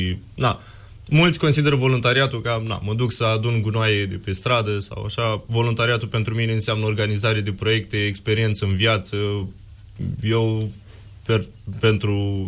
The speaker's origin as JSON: {"language": "Romanian", "town": "Iași", "region": "Iași County", "country": "Romania", "tie": "born or raised there", "said": "Eu m-am născut în Iași și crescând"}